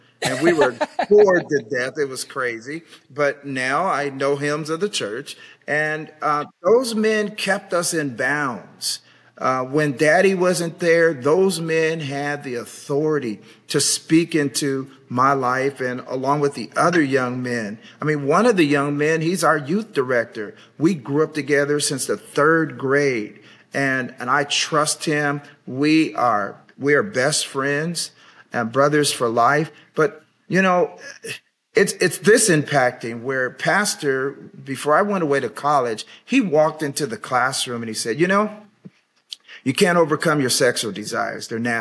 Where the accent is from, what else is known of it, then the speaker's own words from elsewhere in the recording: Sacramento, California, United States; I grew up in Sacramento, the capital of California, and I grew up in St. Paul Missionary Baptist Church.